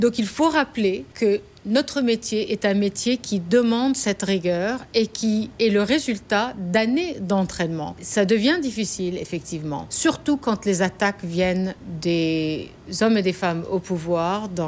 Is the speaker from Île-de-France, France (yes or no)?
yes; Paris, Île-de-France, France; also born or lived in United States; now in London, United Kingdom; Alors je suis d'origine syrienne, mes parents sont tous les deux syriens d'Alep. Je suis née aux États-Unis et j'étais élevée en France pendant mon enfance et mon adolescence, mais je vis depuis maintenant 12-13 ans à Londres. C'est la ville où j'ai vécu le plus longtemps en dehors de Paris.